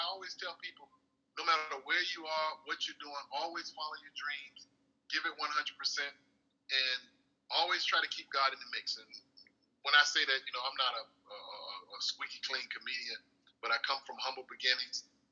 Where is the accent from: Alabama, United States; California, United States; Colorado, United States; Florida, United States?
Alabama, United States; Montgomery; born there; I was born in Montgomery, Alabama, a little small town